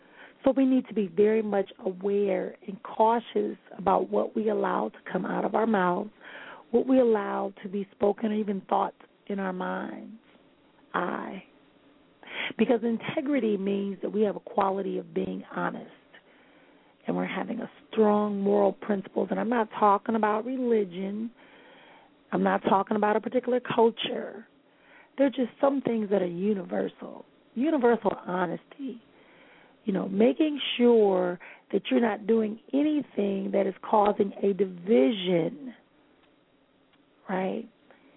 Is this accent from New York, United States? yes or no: no; Milwaukee, Wisconsin, United States; My book tour will begin on the 19th of January in my hometown of Milwaukee and work its way down south and then eastwardly.